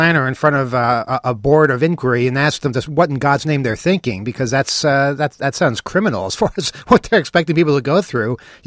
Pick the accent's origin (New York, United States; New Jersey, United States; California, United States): New York, United States; And, yeah, I'm from New York, so I should like them.